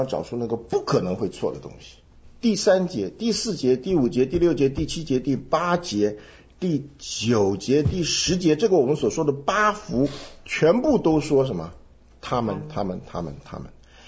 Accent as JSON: {"language": "Chinese", "country": "China", "said": "因为我们中国人讲的福啊，是一个什么空的东西"}